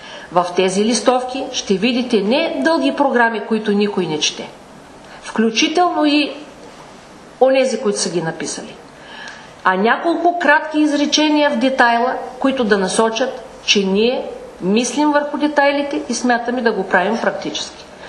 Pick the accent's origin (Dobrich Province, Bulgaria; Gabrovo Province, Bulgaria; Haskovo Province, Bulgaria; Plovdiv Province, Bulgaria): Gabrovo Province, Bulgaria; Tryavna; Трявна, моя роден град